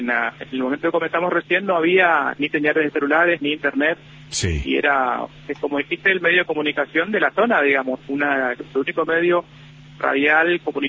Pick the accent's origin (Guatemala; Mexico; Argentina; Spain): Argentina; San Pedro, Misiones; Sí, yo vivo acá en San Pedro, nací en San Pedro, soy sanpedrino.